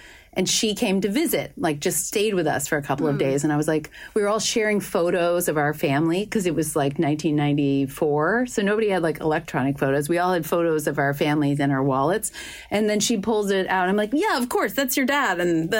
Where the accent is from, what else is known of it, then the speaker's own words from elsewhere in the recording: United States; I was like, no, I'm American.